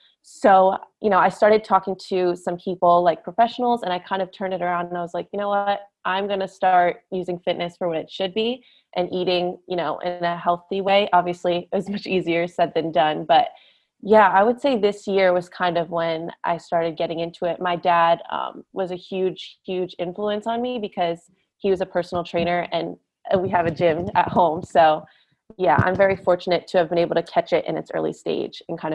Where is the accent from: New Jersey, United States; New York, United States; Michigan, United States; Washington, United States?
New Jersey, United States; I'm 17 years old. I'm a senior in high school. I'm from New Jersey